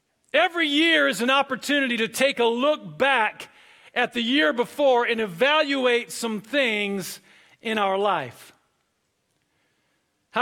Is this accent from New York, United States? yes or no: no; Wisconsin, United States; especially up in the cold weather where I grew up in Wisconsin?